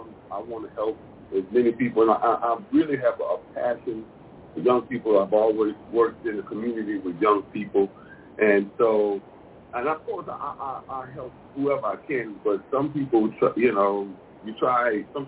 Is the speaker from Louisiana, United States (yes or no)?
yes; New Orleans, Louisiana, United States; I'm actually from New Orleans.